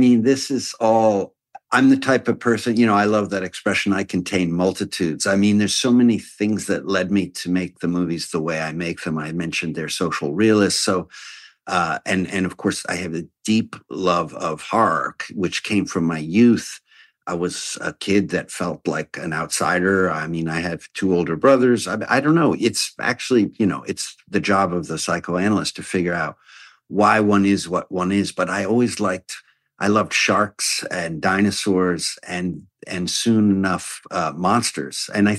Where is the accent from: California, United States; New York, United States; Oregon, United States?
New York, United States; And then I would go to the movies because I grew up in New York.